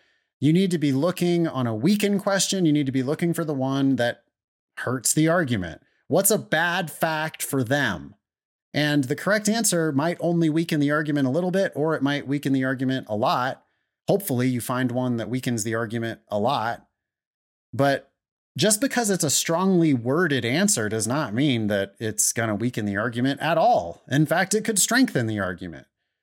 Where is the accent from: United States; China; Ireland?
China; first language Mandarin Chinese; English is a second language; English is not my native language. I was born and raised in China. My native language is Mandarin Chinese.